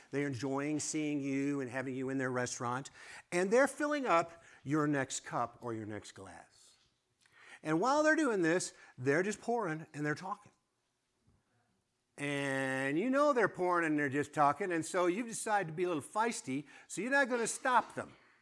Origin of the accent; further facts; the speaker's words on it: Chicago, Illinois, United States; Because I am from Chicago.